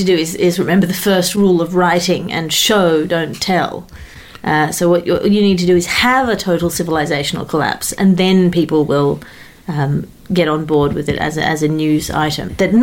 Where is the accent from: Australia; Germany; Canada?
Australia; As an Australian, can I just say, I feel that I am the expert on the export of expats